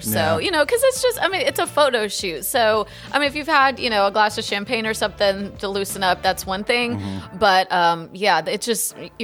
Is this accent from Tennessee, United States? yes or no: yes; Nashville, Tennessee, United States; also born or lived in Alabama; Well, I was born in Alabama. My dad was in the military, but Nashville was always home because my grandparents lived in Clarksville.